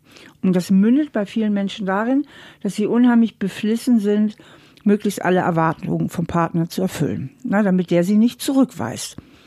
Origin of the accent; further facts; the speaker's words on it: Germany; now in United States; Ich bin ja auch Deutsche